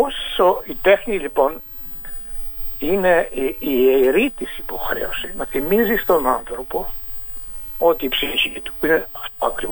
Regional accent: Greece; επειδή ακριβώς είμαι Έλληνας και υπηρετώ το ελληνικό αίσθημα και τον ελληνικό πολιτισμό. Εδώ μέσα στην Ελλάδα σημαίνει.

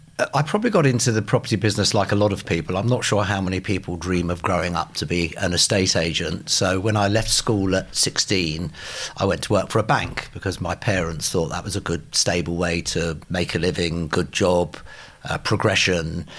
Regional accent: London, United Kingdom; I was brought up in Crookerwood in North London

